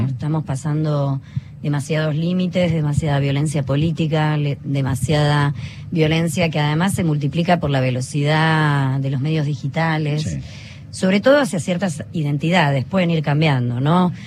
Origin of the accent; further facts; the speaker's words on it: Argentina; como argentinos